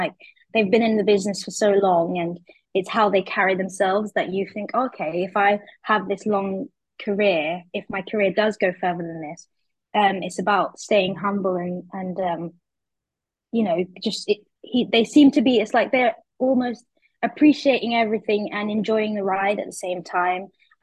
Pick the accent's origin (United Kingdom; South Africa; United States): United Kingdom; London; I'm from London